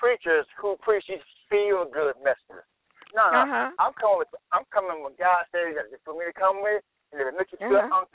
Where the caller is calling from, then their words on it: Arkansas, United States; Yeah, I'm calling from Arkansas.